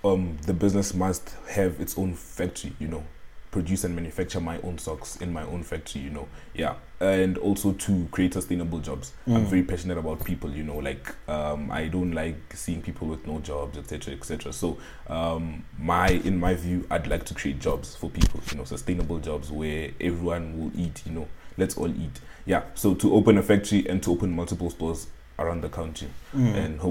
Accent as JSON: {"language": "English", "town": "Pretoria", "region": "Gauteng", "country": "South Africa", "tie": "born or raised there", "said": "born and bred in Pretoria, like we said in the bio."}